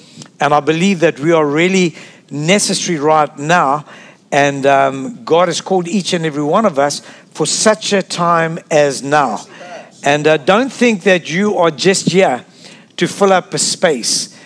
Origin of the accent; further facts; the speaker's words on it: South Africa; You see, I'm from South Africa